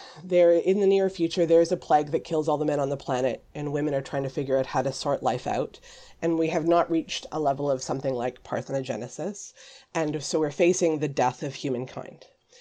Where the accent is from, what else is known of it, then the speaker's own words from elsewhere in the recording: Ontario, Canada; since we are both from Ontario, maybe we will do that one day.